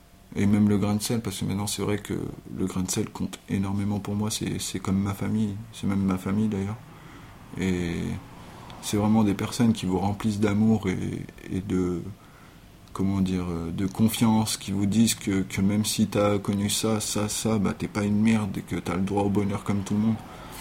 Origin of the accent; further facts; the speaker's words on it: Saint-Laurent-du-Pont, Auvergne-Rhône-Alpes, France; also born or lived in Voiron / Beaurepaire / Saint-Égrève; je suis né à Voiron, j'ai grandi à Saint-Laurent-du-Pont, un petit village, jusqu'à 12 ans. Après, j'ai fait du foyer. Donc j'ai fait 4-5 ans à Beaurepaire, c'est dans le Nord-Isère. Après j'ai fait 2 ans quasiment à Saint-Égrève.